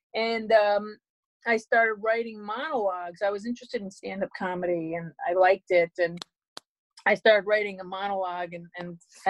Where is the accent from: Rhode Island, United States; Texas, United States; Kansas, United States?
Rhode Island, United States; And since I'm from Rhode Island and the Ocean State and the University of Rhode Island